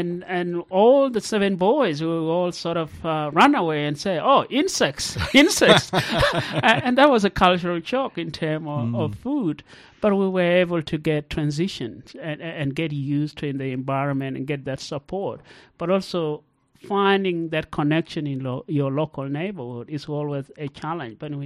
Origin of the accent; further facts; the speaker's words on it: South Sudan; born there; I was born in South Sudan. I was part of that generation that was born into wars. That was in the early 80s.